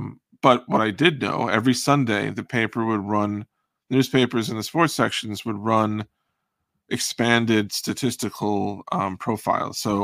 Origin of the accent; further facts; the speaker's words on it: Uniondale, New York, United States; Like, I grew up in Uniondale on Long Island, which is the home of the Islanders.